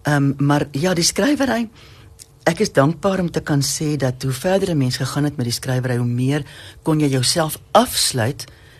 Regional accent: Free State, South Africa; ek het in die Vrystaat groot geword.

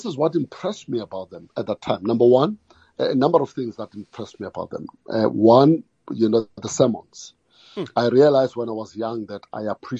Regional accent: Alexandra, Gauteng, South Africa; So I came from Alexandra, and I could say that was the heart of youth activism and student activism.

